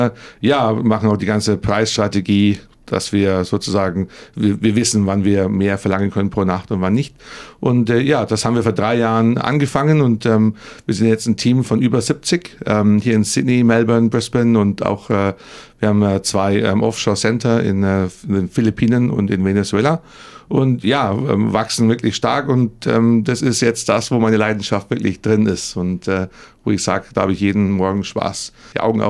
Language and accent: German; Bavaria, Germany; now in Australia; Und ich sage immer, ich komme aus Bayern. Und ja, es ist ein altbayerischer Name … Und ja, so aus der Gegend von München